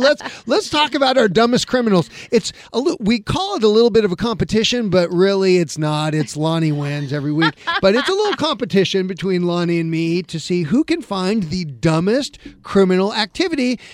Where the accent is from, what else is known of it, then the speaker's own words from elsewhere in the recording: Oregon, United States; I'm from Oregon.